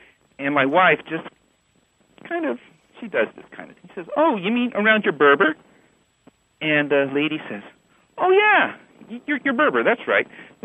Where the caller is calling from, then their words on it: Dallas, Texas, United States; Hello, this is … I'm calling from Dallas, Texas.